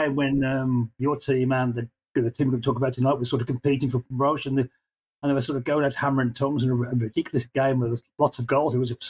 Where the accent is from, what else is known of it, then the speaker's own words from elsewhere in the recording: Walsall, West Midlands, United Kingdom; I come from Walsall, the West Midlands